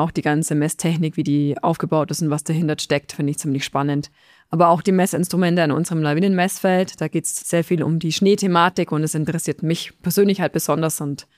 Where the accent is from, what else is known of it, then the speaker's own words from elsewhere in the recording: Augsburg, Bavaria, Germany; born there; now in Murnau am Staffelsee, Germany; Ich bin in Augsburg geboren und wohne aktuell in Murnau am Staffelsee.